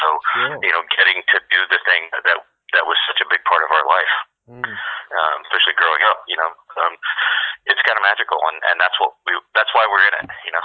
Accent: Texas, United States; Like, I grew up in Texas, and so, like, the police in Texas kind of have that sort of calm, you know, good old boyness to them

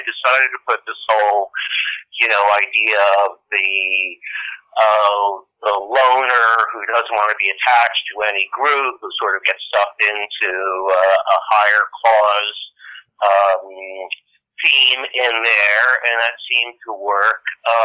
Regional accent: East Coast, United States; I just moved to New York, I think, and I'm from the East Coast, so it was like moving back to my territory after being out in LA for, I think it was about a dozen years, 10 years.

